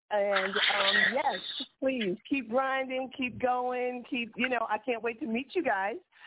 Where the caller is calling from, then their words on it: Raleigh, North Carolina, United States; I am calling from Raleigh, North Carolina.